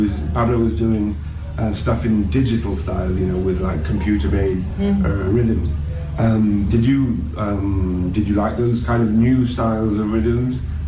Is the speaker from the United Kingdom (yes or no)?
yes; England, United Kingdom; born there; that's the more or less the sort of the time that I was born in England